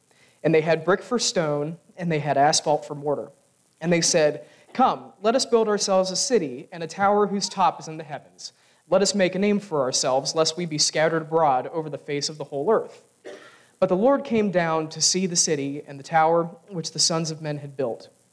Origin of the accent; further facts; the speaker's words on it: the South, United States; some of the things that Midwesterners say, I might not understand based off of my upbringing as a Southerner